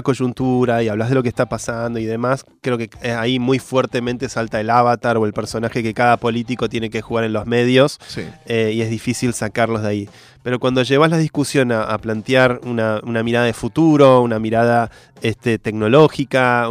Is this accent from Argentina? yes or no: yes; Buenos Aires, Argentina; la casa donde yo crecí, en Recoleta